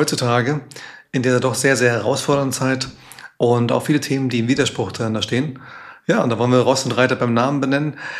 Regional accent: Frankfurt am Main, Hesse, Germany; born there; 44 Jahre jung, bin gebürtiger Frankfurter, gelernter Betriebswirt

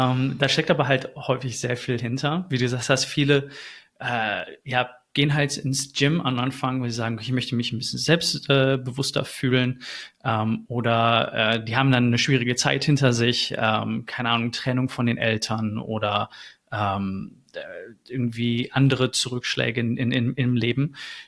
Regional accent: Essen, North Rhine-Westphalia, Germany; now in Netherlands; Ich komme aus Deutschland, aus Essen. Sehr schön, sehr schöne Stadt. Und ich bin 31 Jahre alt, wohne nun in den Niederlanden

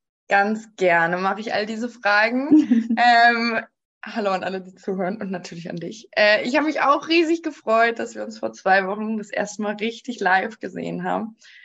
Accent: Osnabrück, Lower Saxony, Germany; moved away as an adult; now in Cologne, Germany; Ich wohne in Köln, ich bin aber auch … aus Köln, ich komme aber ursprünglich aus Osnabrück und bin eben zum Studium hingezogen

